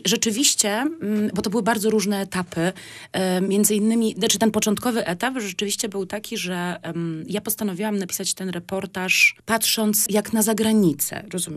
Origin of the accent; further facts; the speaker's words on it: Pomeranian Voivodeship, Poland; jestem Kaszubką z dziada pradziada i w swoich drzewach genealogicznych po mieczu i po kądzieli nie znalazłam nigdzie ani jednej Polki, ani jednego Polaka.